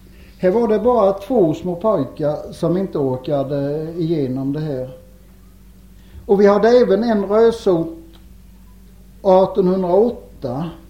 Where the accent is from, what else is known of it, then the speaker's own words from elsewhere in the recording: Rösum, Sweden; I min by där hemma i Rösum, där bodde då 39 personer.